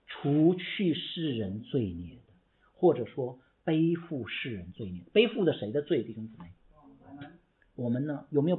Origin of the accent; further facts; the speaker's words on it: China; 我们中国人管教孩子的时候一般是怎么样子？